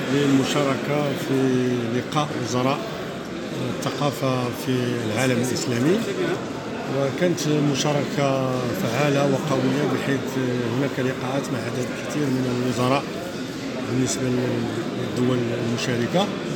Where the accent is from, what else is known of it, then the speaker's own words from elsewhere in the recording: Morocco; وبالتالي نحن كدولة مغربية نتحدث على قرون لا نتحدث على سنوات